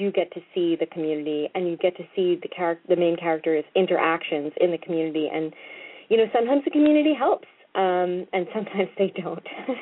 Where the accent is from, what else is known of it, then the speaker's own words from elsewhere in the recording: New England, United States; I'm from New England, and I actually lived and worked myself on Cape Cod when I was a student